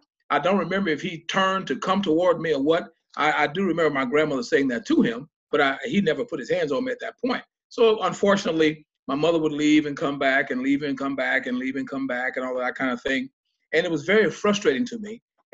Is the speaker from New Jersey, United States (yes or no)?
no; Bossier City, Louisiana, United States; I've lived in Shreveport, but I hail from Bossier City.